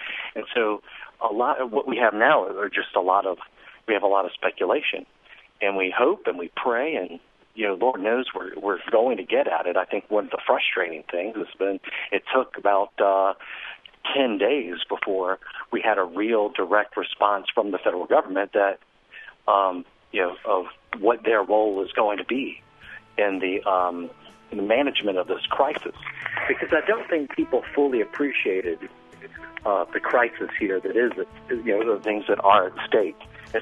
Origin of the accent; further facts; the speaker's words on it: United States; And, you know, though we are American and we want things